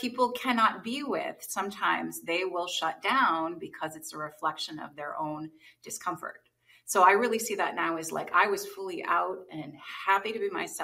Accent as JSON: {"language": "English", "region": "New Jersey", "country": "United States", "tie": "born or raised there", "said": "Most of my extended family lived further away out in Pennsylvania, and I grew up in New Jersey."}